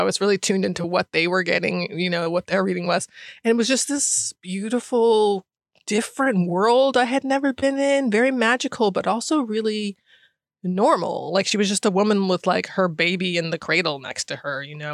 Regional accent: Washington, District of Columbia, United States; I grew up in Washington, D.C., and I went to school on Wisconsin Avenue

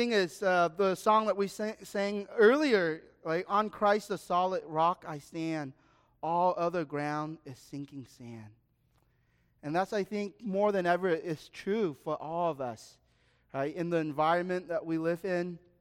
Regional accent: Vietnam; growing up in Vietnam, right, I used to be dragged by my mom to buy fish at the market, right, for food.

